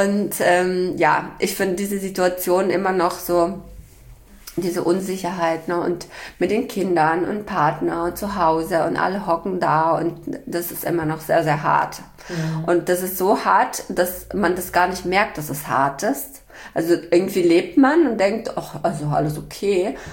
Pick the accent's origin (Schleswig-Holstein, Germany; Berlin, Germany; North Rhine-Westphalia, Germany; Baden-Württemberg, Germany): Berlin, Germany; Ich komme ja aus Berlin.